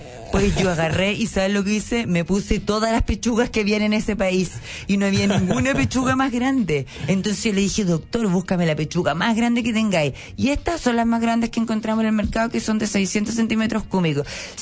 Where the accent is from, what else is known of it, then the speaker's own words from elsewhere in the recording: Coquimbo, Chile; Ah, de Coquimbo soy, de Coquimbo soy.